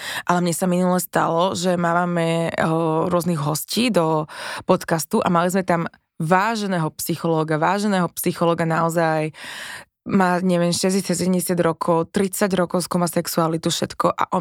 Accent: Klatova Nová Ves, Nitra Region, Slovakia; Z Klatovenovej vsi. To je taká dedinka medzi partizanskými a Topolčanmi.

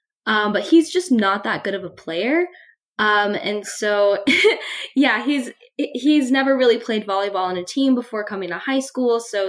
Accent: San Diego, California, United States; I'm from California, born and raised. I'm actually from like Southern California. I'm from San Diego.

